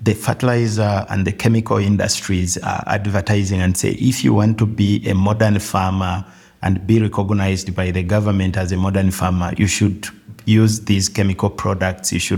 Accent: Kenya; even in my home country, in Kenya, in Nigeria, in Ghana

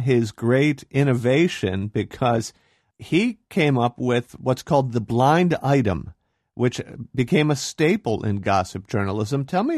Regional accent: Philadelphia, Pennsylvania, United States; I grew up in Philadelphia and read many of his stories in the Philadelphia Inquirer

